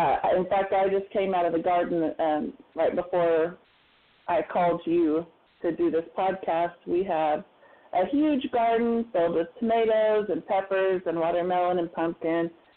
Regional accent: Oklahoma, United States; We're from Ader County, which is in the Ozark foothills of northeastern Oklahoma. And it's a beautiful place. It's a little bit of a wild place. And I love my home.

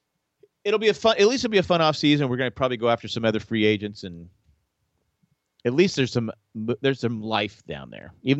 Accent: San Diego, California, United States; I grew up in San Diego. I don't podcast about San Diego all the time.

